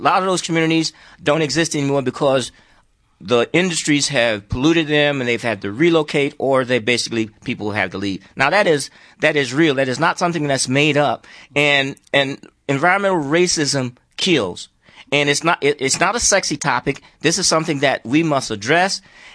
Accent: Alabama, United States; I'm from Alabama too.

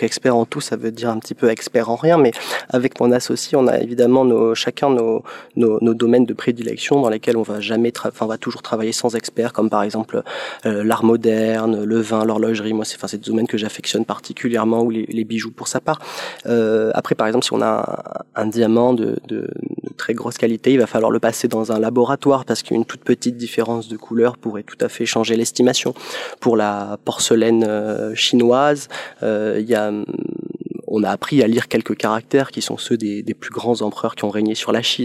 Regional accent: Montpellier, Occitanie, France; born there; c'est grâce à Internet que j'ai pu revenir dans la région, puisque je suis né à Montpellier.

